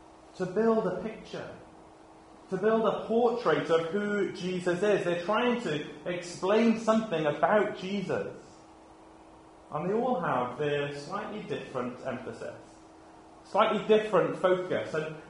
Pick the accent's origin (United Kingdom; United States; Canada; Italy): United Kingdom; We, as stereotypical British people, seem to have this fascination with family history